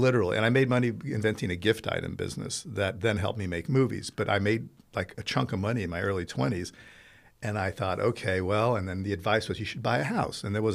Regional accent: Italy; I grew up in Italy, you know, so you got to have a Ferrari

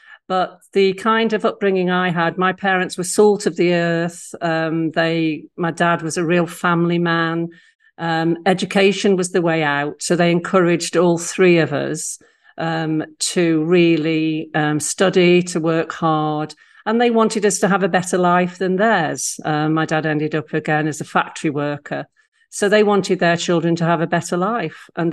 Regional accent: Stoke-on-Trent, West Midlands, United Kingdom; He went to Stoke in the 50s. I'm from Stoke, and we were on a mining estate.

